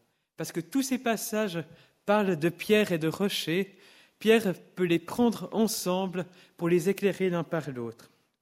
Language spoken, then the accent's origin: French; Gland, Vaud, Switzerland; j'ai 33 ans, j'ai grandi à Gland dans le canton de Vaud.